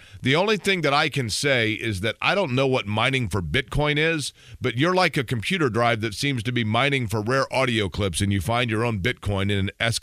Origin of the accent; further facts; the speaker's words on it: Indianapolis, Indiana, United States; as was I growing up in Indianapolis